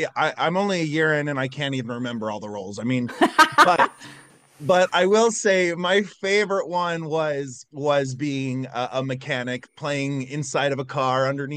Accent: United States; accent: southern; also holding a big wrench and like using my southern accent, just, I don't know, it just felt sexy.

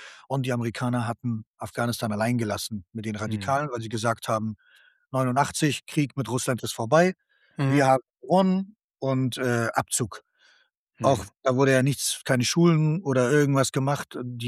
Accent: Hamburg, Germany; Ich bin am Georg aufgewachsen, 10, 11 Jahre, bevor wir umgezogen sind nach Sasel

